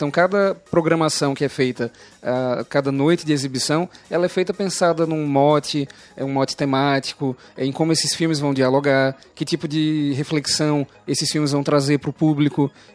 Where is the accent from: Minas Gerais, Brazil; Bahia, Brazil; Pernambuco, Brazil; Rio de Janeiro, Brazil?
Pernambuco, Brazil; Bezerros; eu sou de Bezerros, que é uma cidade do Agreste de Pernambuco, fica vizinha a Caruaru. Caruaru é uma cidade maior, tem salas de cinema, mas Bezerros não tem.